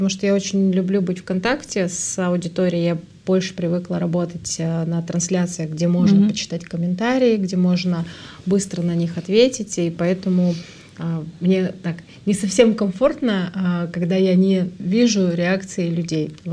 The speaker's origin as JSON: {"language": "Russian", "region": "Saint Petersburg", "country": "Russia", "tie": "born there", "said": "я родилась в Ленинграде, потому что в 80-м году он еще назывался Ленинград."}